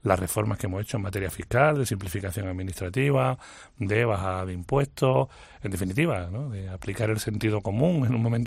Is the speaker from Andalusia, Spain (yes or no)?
yes; Andalusia, Spain; porque como andaluz y además como consejero de turismo